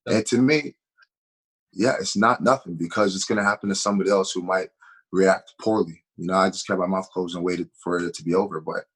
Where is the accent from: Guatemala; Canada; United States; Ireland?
Canada; And obviously I knew it was because I'm Canadian.